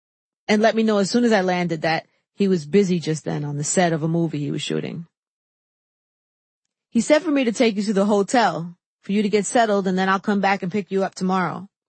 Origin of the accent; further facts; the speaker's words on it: New York City, New York, United States; As a New Yorker, I couldn't help but feel a little salty watching … throw up West Side W's with his fingers in an aggressive, big-budget, national way.